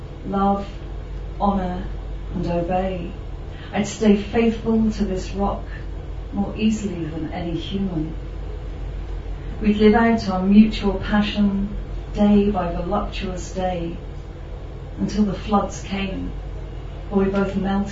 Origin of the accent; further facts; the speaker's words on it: South West England, United Kingdom; I'm from Somerset in England in the very beginning, and my mum grew up in a very small village. And I've done a lot of travelling all my life, but my whole family have stayed in one place. I've got a huge family, and they're all around Bridgewater